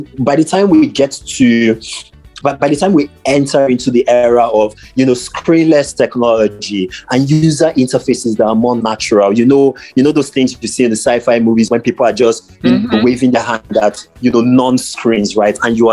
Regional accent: Lagos, Nigeria; so I grew up in Lagos, right, largely.

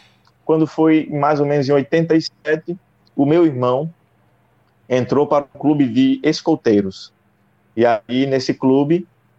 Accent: Natal, Rio Grande do Norte, Brazil; born there; eu só nasci em Macaíba, em Natal, né? Natal, que é a capital do Rio Grande do Norte, eu nasci. Inclusive, hoje eu moro bem perto da maternidade em que eu nasci, né?

